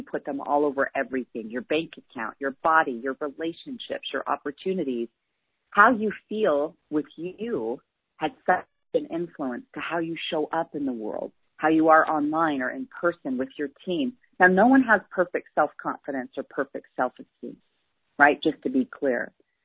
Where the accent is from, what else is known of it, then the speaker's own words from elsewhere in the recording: Salt Lake City, Utah, United States; I'm a natural redhead, and I grew up here in Salt Lake City, Utah, which Utah has changed a lot over the years.